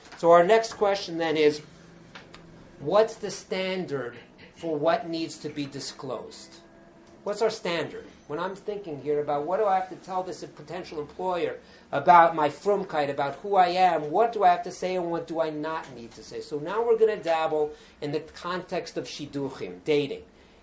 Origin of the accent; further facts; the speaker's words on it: Los Angeles, California, United States; I remember growing up in Los Angeles, there was somebody who went shul to shul collecting